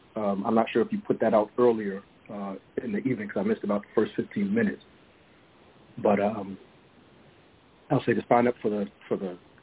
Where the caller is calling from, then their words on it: Phoenix, Arizona, United States; I'm calling from Phoenix, Arizona.